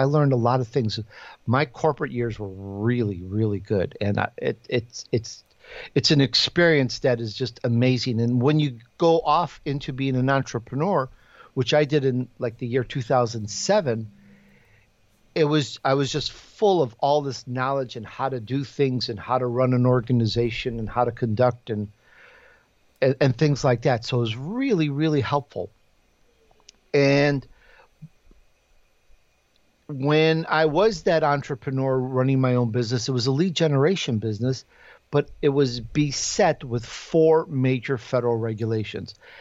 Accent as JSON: {"language": "English", "town": "Chicago", "region": "Illinois", "country": "United States", "tie": "born or raised there", "accent": "Chicago", "said": "So you could probably tell a little bit of my accent because I grew up in Chicago, and it doesn't sound Italian, though you can tell I'm Italian because I always talk with my hands."}